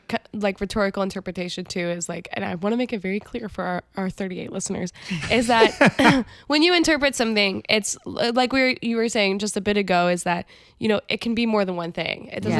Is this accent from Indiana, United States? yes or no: yes; Indiana, United States; I grew up in Southern Indiana where it was country music and pop music, and that was essentially it.